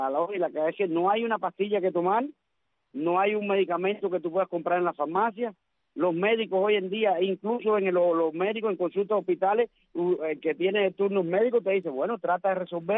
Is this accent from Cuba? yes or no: yes; Cuba; como decimos un cubano